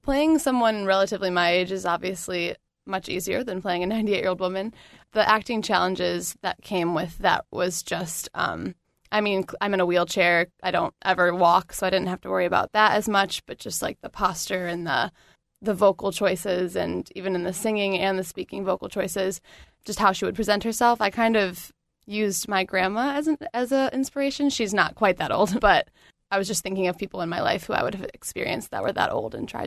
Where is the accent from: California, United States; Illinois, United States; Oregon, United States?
Illinois, United States; Crystal Lake; I'm from Crystal Lake, Illinois. It's a northwest suburb of Chicago.